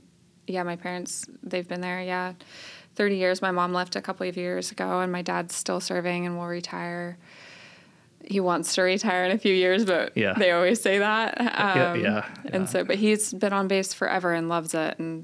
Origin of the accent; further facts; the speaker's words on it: Portland, Oregon, United States; also born or lived in Vancouver, Washington; I grew up in Portland, Oregon, Vancouver, Washington, kind of metro area.